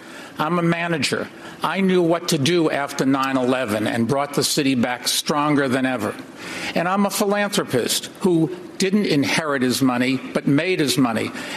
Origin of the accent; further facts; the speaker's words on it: New York, United States; I'm a New Yorker. I know how to take on an arrogant con man like Donald Trump that comes from New York.